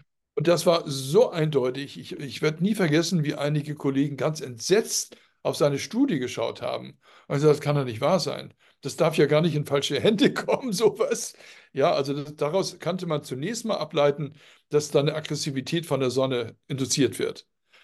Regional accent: Hamburg, Germany; Ja, ich würde als Hamburger Junge sagen, verarscht hat.

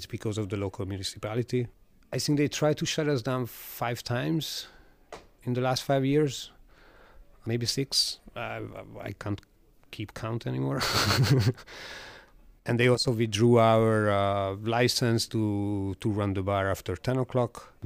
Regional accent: Budapest, Hungary; I am from Budapest. I was born here. I'm actually 40 years old. I'm going to be 41 in a couple of months.

